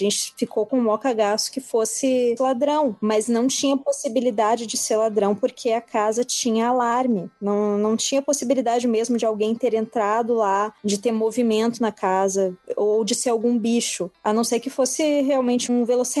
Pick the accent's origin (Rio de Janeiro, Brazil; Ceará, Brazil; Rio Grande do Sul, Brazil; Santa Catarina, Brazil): Rio Grande do Sul, Brazil; Porto Alegre; now in Curitiba, Brazil; Eu sou de Porto Alegre, eu moro em Curitiba, mas eu já morei em alguns lugares do mundo a trabalho.